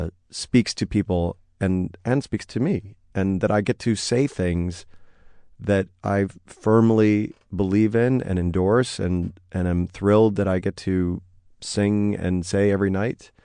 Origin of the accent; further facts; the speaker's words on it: Chicago, Illinois, United States; I'm from Chicago originally, so.